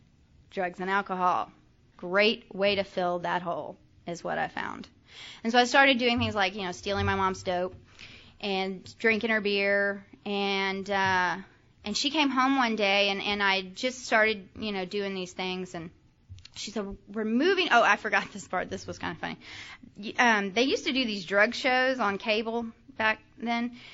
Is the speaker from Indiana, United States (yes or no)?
no; Texas, United States; moved away; also born or lived in Virginia; I grew up in North Texas, and so I left Texas and went to Virginia